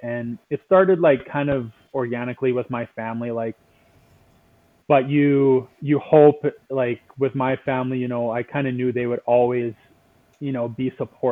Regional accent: British Columbia, Canada; I grew up in the Okanagan Valley in BC, so I'm located in Kelowna.

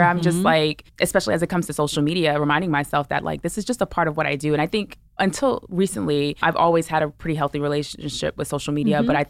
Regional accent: Brooklyn, New York, United States; And I'm a New Yorker, right? I'm from Brooklyn.

